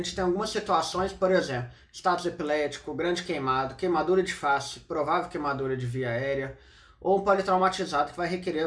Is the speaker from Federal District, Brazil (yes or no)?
yes; Brasília, Federal District, Brazil; now in Belo Horizonte, Brazil; eu sou de Brasília, mas eu mudei para Belo Horizonte para formar aqui na UFMG